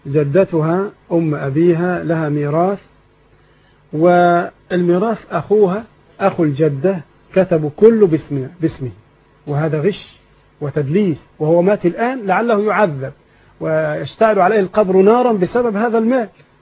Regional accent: Egypt; إذا كان مكتوبا في القائمة في عندنا في مصر يبقى ملك للزوجة

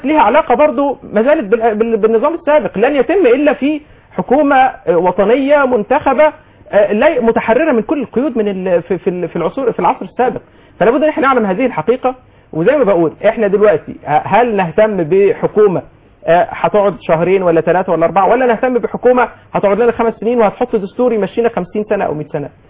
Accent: Egypt; احنا كمصريين بكل طوائفنا

